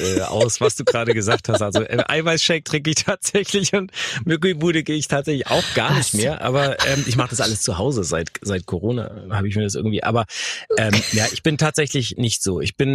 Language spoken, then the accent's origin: German; Wuppertal, North Rhine-Westphalia, Germany; also born or lived in Karlsruhe; now in Ravensburg, Germany; in Karlsruhe war ich eigentlich nur am Anfang, deswegen, ich bin dann in Wuppertal noch groß geworden und bin dann in Ravensburg.